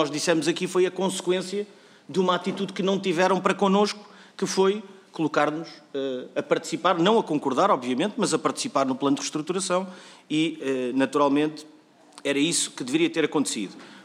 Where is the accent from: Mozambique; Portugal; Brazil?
Portugal; Eu sou português, com muito orgulho.